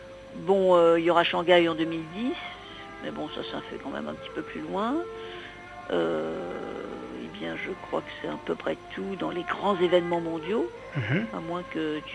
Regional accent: Lille, Hauts-de-France, France; quand on arrive, on dit voilà, nous sommes de Lille

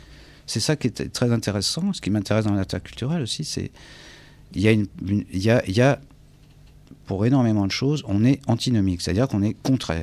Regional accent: France; d'oublier que je suis français avec une certaine éthique

